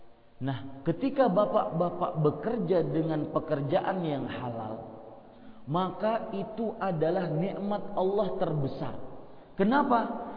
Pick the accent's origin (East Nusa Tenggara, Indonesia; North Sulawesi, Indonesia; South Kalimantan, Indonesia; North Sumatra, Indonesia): South Kalimantan, Indonesia; Banjarmasin; also born or lived in Saudi Arabia; Dan asli saya orang Kalimantan Selatan, Banjarmasin. Dan saya baru-baru menetap di Indonesia, baru 5 bulanan ini. Lama tinggal di Arab Saudi.